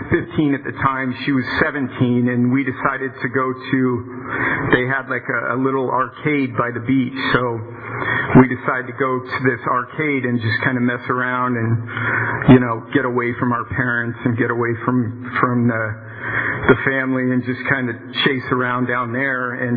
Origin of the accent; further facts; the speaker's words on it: California, United States; But I have two brothers and a sister, and I grew up in the Bay Area, and there are no drugs or alcohol or abuse issues in my family growing up